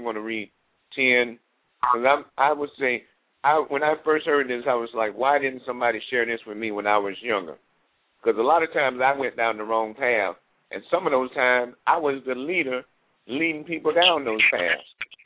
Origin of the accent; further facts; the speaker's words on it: Carolina, United States; And the thing about growing up in Carolina at my grandmother's place where I grew up